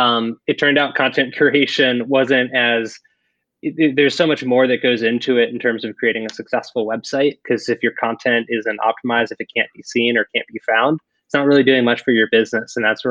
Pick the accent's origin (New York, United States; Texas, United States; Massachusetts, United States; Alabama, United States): Massachusetts, United States; So I'm from Massachusetts, went to Holy Cross in Worcester